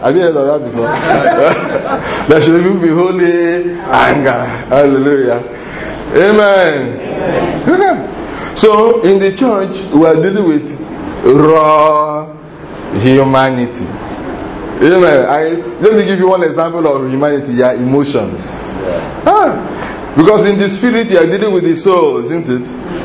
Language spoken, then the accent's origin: English; Rivers, Nigeria; You know, we are from River State. Even that one you can't control. There is something falling from the sky. Soot. Anything in your house turns black.